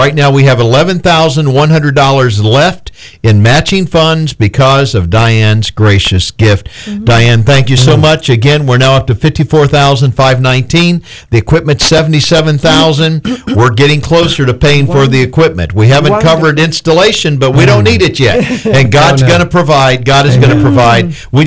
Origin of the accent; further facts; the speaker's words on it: Fort Myers, Florida, United States; I tell people I'm a gator bite because we lived in the swamp when I was born in Fort Myers, Florida